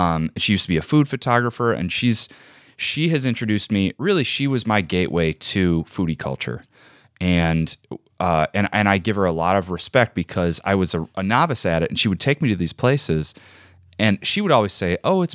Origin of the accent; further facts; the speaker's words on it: Joliet, Illinois, United States; I grew up in Joliet, Illinois, and there still isn't really a restaurant scene.